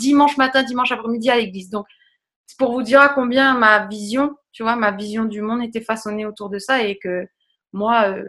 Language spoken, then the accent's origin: French; Réunion, France; moved away as an adult; En fait, je suis réunionnaise. J'ai grandi à La Réunion jusqu'à l'âge de 18 ans. Donc, je suis venue dans le sud-ouest de la France pour faire mes études.